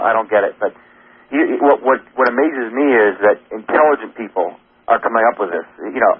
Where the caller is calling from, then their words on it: Connecticut, United States; I'm calling from Connecticut.